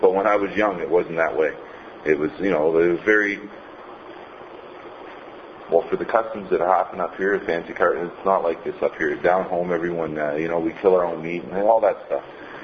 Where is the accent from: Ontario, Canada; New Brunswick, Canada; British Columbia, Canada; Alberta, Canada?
New Brunswick, Canada; I'm from New Brunswick. I come from an upper middle class family.